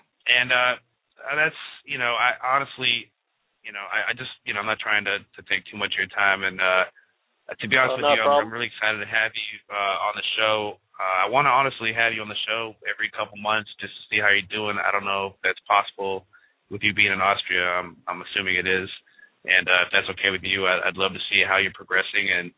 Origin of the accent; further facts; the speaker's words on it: Florida, United States; So I'm from the Keys, man, and we're like 3 feet above sea level.